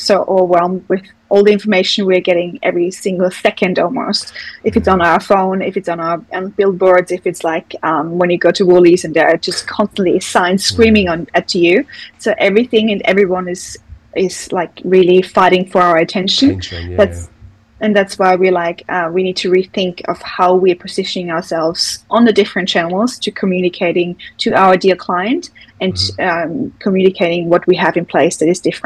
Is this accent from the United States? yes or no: no; Austria; English is a second language; I'm originally from Austria, as you can maybe hear from the accent.